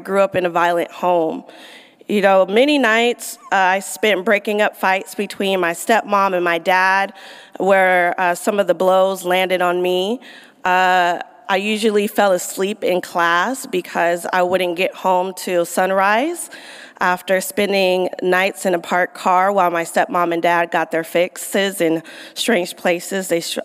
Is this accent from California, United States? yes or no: yes; Los Angeles, California, United States; I grew up in West Adams, not too far from here.